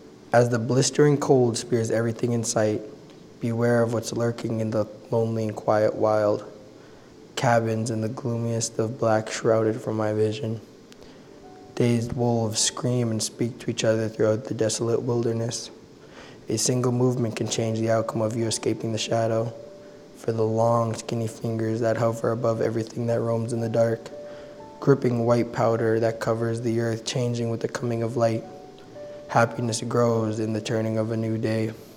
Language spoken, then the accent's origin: English; Bethel, Alaska, United States; I'm from Bethel, Alaska, and this is my poem.